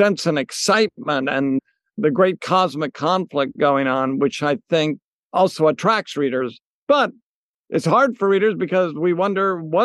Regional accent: Oregon, United States; I was raised in a Catholic family. I'm from the West Coast, the state of Oregon.

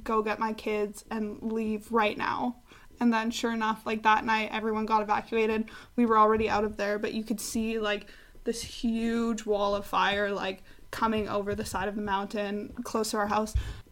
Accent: Canada; now in Germany; I am from Canada and now living in Germany doing this master's program

